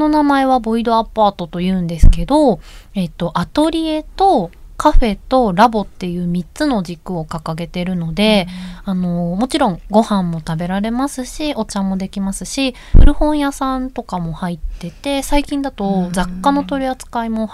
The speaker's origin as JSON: {"language": "Japanese", "region": "Shiga", "country": "Japan", "tie": "born or raised there", "also_born_or_lived": "Tokyo", "said": "強制的にというよりは自ら滋賀県なんか余白ある気がするみたいな感じで"}